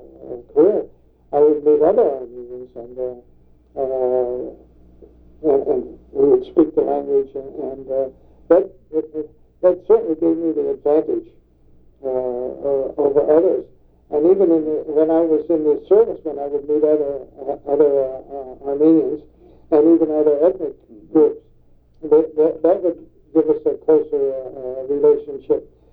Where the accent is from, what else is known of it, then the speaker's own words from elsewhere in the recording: Pittsburgh, Pennsylvania, United States; But when he found out that I was from Lincoln Place, there was a whole different relationship immediately.